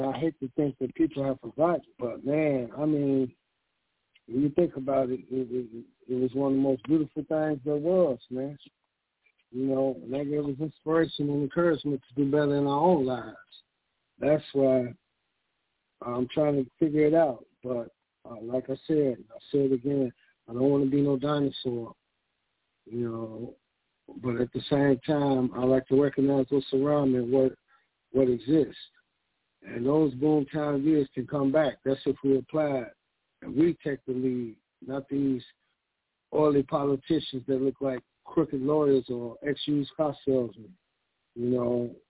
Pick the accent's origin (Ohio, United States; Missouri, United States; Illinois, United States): Illinois, United States; Chicago; growing up in Chicago, man, that we had, it was a boom town.